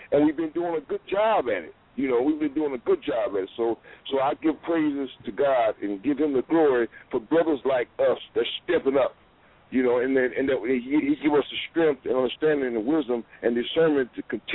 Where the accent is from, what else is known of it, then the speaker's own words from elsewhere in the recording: Los Angeles, California, United States; I'm from South Central West Side. I'm from the 100s all the way down to the 20s.